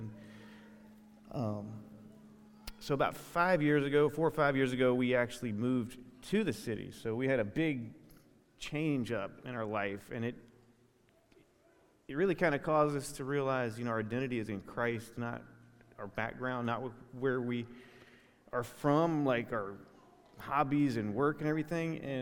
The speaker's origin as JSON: {"language": "English", "region": "Virginia", "country": "United States", "said": "So yeah, we're from Virginia"}